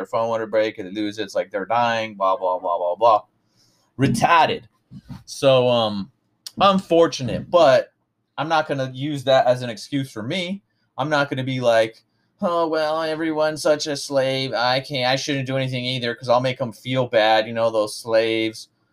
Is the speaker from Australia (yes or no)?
no; San Jose, California, United States; I grew up here in California, United States of America, San Jose, California, which I am now. I didn't go anywhere.